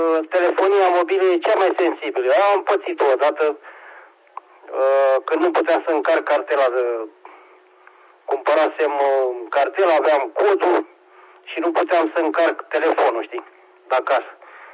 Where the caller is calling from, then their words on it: Pitești, Argeș, Romania; Salutări și de la 7 Hotel Eco. Da, nu s-a simțit nimic aici la Pitești.